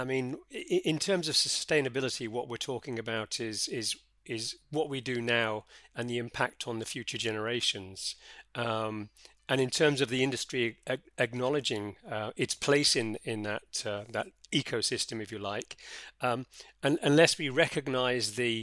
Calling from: Monaco; I'm joining you from sunny Monaco

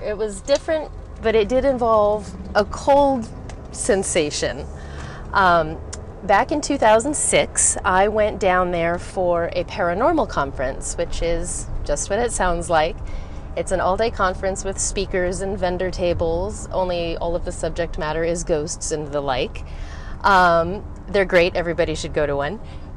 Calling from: California, United States; I'm calling from the San Francisco Bay Area.

